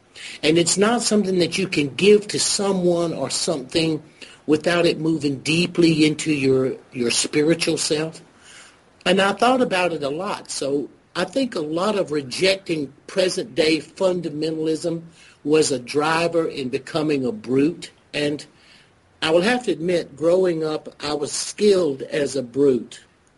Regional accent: South Carolina, United States; And I grew up in fundamentalism in South Carolina, and as most of you know, everybody goes to hell in South Carolina.

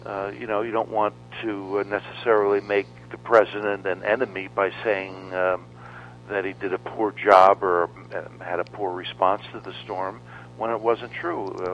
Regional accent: Ramsey, New Jersey, United States; He was a borough councilman in my hometown of Ramsey, New Jersey.

